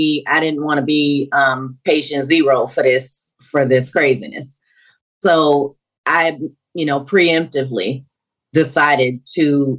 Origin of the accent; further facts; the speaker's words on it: Houston, Texas, United States; solicited the help from some of my relatives, some of my distant relatives that live in my hometown of Houston.